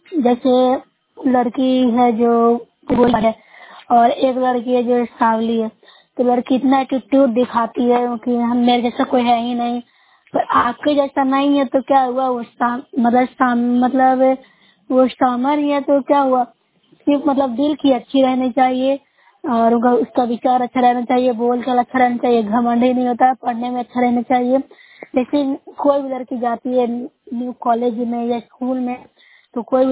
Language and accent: Hindi; Bihar, India; मैं नूसरा प्रखंड से हूँ, जिला नालंदा से हूँ।